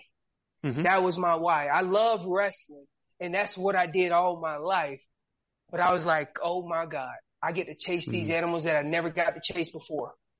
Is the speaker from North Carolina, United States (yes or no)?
yes; Hillsborough, North Carolina, United States; also born or lived in Killeen, United States; So, originally from, Hillsborough, North Carolina, just outside of Chapel Hill.